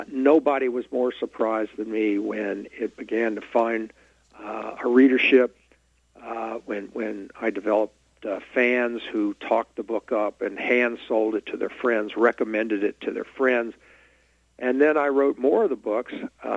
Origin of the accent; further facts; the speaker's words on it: Baton Rouge, Louisiana, United States; I grew up in Baton Rouge. I went to Goodwood Elementary and Westdale Junior High and Baton Rouge High School right there.